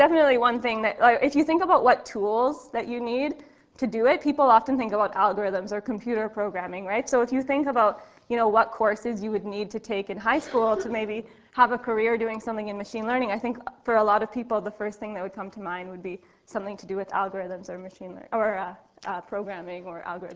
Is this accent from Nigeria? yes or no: no; Winnipeg, Manitoba, Canada; now in Waterloo, Canada; So I grew up in Winnipeg. I did my bachelor's degree there. Then I moved to Waterloo, and I did my graduate studies there